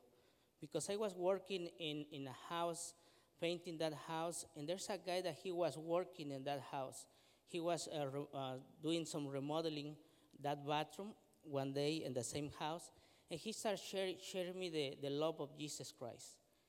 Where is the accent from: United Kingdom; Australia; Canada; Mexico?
Mexico; Mexico City; now in United States; And I'm born in Mexico City. I am from Mexico City.